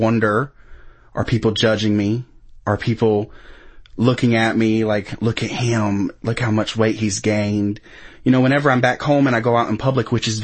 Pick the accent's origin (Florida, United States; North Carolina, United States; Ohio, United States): North Carolina, United States; I am 25 years old. I am from North Carolina.